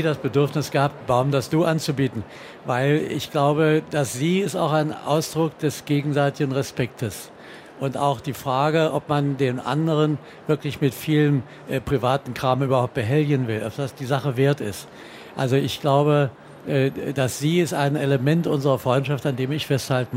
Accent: Magdeburg, Saxony-Anhalt, Germany; also born or lived in Halle; Ich bin Magdeburger und habe damals in Halle gelebt.

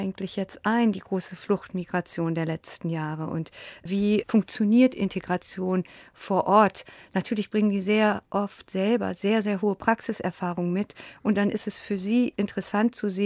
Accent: Boppard, Rhineland-Palatinate, Germany; born there; Ich komme aus Iran und ich bin in Deutschland geboren, in Boppard am Rhein und meine Mutter ist Deutsche.

